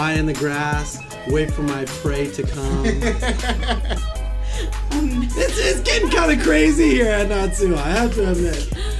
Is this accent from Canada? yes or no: no; Midwest, United States; We are from the Midwest, so we have the same dad, but we have different mothers.